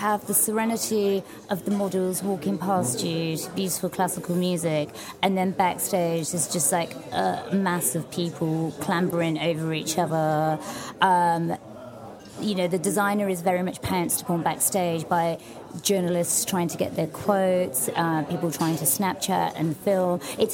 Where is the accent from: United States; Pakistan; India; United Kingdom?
United Kingdom; London; growing up in London